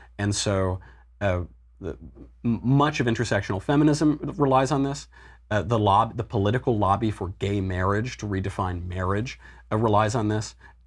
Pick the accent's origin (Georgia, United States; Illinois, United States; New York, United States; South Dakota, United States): New York, United States; And I come from New York and I've hung out with a lot of New York Republicans.